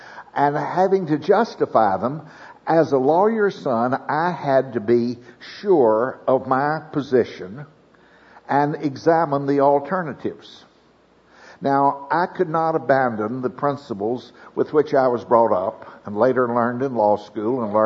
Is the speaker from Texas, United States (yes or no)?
yes; Houston, Texas, United States; I'm from Houston, Texas. I was saved when I was 10